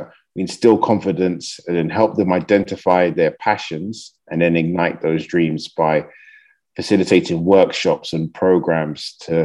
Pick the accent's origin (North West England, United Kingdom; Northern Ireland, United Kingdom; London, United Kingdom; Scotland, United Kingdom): London, United Kingdom; So I'm born and raised in London. My mom's from Nigeria, my dad's from the US.